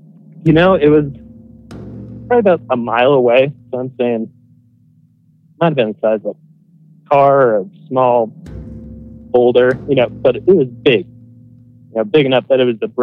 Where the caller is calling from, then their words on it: Denver, Colorado, United States; from Denver, Colorado.